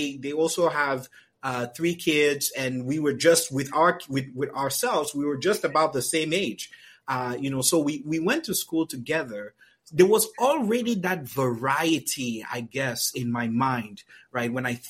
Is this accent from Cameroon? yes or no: yes; Cameroon; growing up in Cameroon was magical, I would say.